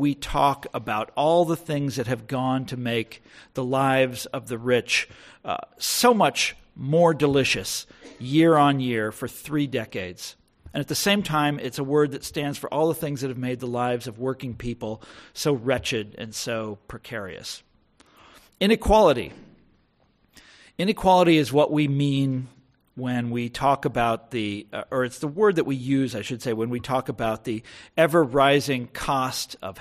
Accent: Washington, District of Columbia, United States; the lobbying industry that drives my hometown of Washington, D.C.

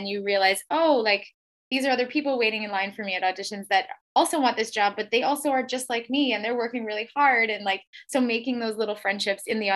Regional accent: Moorhead, Minnesota, United States; Well, I love where I grew up. I love Minnesota. I love my hometown. They, as a community, the Fargo-Moorhead area is so supportive of the arts

